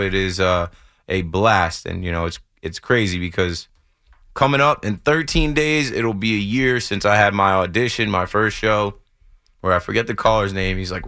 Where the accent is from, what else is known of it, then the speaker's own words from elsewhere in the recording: New Jersey, United States; It's been a interesting journey for me to get from, you know, where I grew up down in the Jersey Shore area to here.